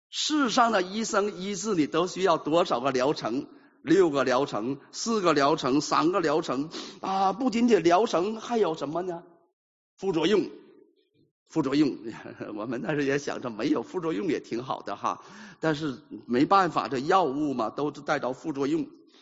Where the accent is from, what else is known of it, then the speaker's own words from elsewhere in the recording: Northeast China, China; 我东北人就知道喝开水哈，